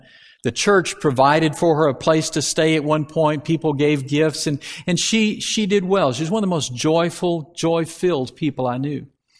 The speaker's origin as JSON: {"language": "English", "town": "Camden", "region": "Arkansas", "country": "United States", "tie": "born or raised there", "said": "that Miss Fan passed away in Camden, Arkansas, my hometown."}